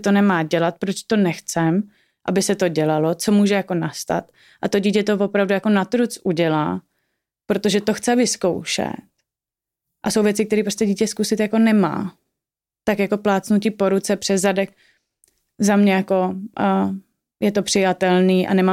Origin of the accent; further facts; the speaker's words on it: Prague, Czechia; bydlíme kousek od sebe a obě dvě jsme z Prahy